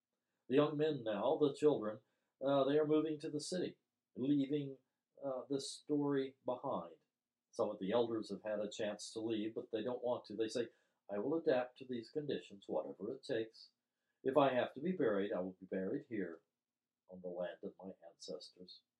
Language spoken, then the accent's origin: English; Central Java, Indonesia; I grew up in Central Java.